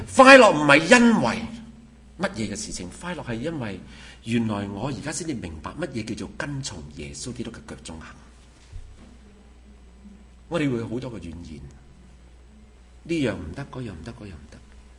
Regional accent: Canada; 我是加拿大人，我使乜要你哥斯达黎加嗰个居留？

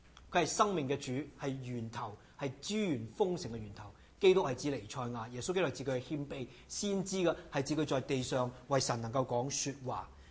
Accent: Macau; 若果你是永久居民好像我这样，我澳门来的，就即是小乡下出来

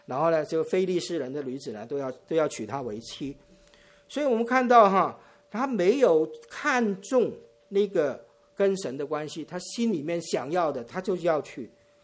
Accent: Hong Kong; 因为我是香港人的，所以我比较留意香港的新闻。

